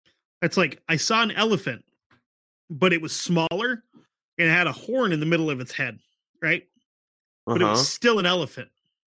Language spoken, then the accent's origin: English; Florida, United States; It's like, hey, I grew up in Florida. I'm used to seeing manatees.